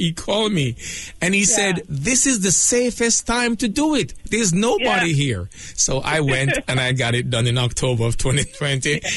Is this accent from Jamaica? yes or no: yes; Jamaica; but as a Jamaican, many of us don't have a family history.